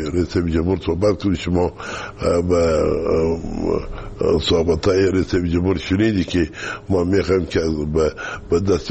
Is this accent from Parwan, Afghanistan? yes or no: no; Kandahar, Afghanistan; ما از کندهار هستیم